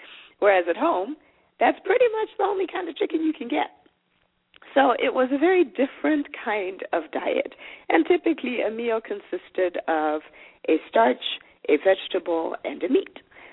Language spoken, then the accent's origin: English; Zimbabwe; first language Shona; English is a second language; I called my grandmother Mbuya. That's my native language, which is Shona. That's what grandmother is in Shona.